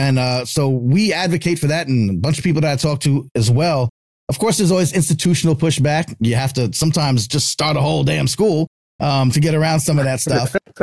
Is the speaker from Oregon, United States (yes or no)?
no; Westbury, New York, United States; I grew up in Westbury. So, shouts to Long Island, shouts to Strong Island.